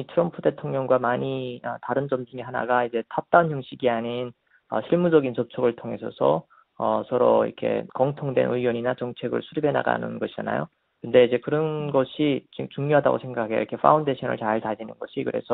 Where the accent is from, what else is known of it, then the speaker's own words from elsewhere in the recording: North Korea; now in United States; 미국에 사는 탈북민으로서 또 한미 동맹 관계에 대해서 관심을 가지고 지켜보고 있는데